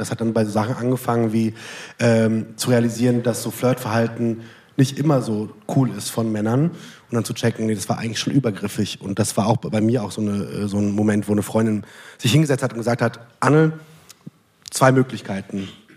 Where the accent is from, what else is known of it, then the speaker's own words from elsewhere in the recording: Hesse, Germany; Ich bin in Mittelhessen aufgewachsen.